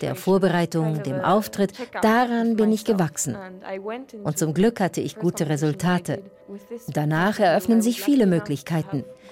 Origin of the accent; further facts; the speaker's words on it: Lugano, Ticino, Switzerland; in Lugano, meiner Heimatstadt.